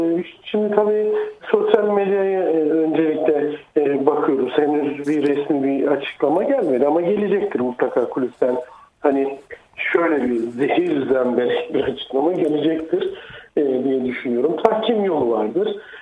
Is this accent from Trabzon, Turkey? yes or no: yes; Trabzon, Turkey; ben bir Trabzonlu olarak orada üstüme düşen görevi de yaptım.